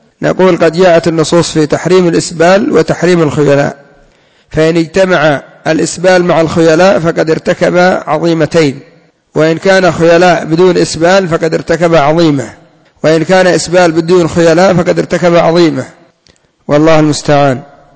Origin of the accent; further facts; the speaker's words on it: Yemen; إلا أن عندنا في اليمن المحرش